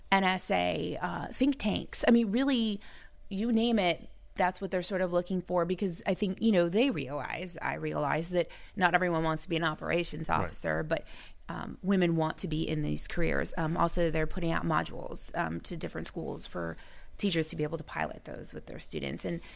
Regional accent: California, United States; I was actually living at home. I'm from Orange County.

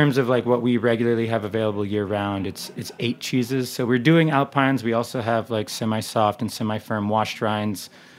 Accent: Switzerland; English is a second language; we're from Switzerland, so it's not High German, it's Swiss German, which sounds completely different.

